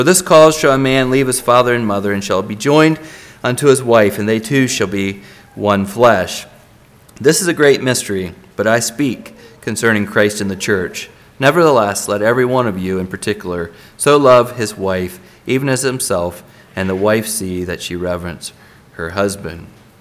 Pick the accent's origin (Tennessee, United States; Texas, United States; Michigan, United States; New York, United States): Michigan, United States; Lenawee; I'm from Lenawee there in southern Michigan